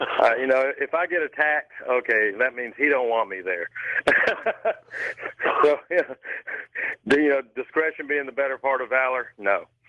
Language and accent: English; Atlanta, Georgia, United States; I'm from Atlanta, or just north of Atlanta.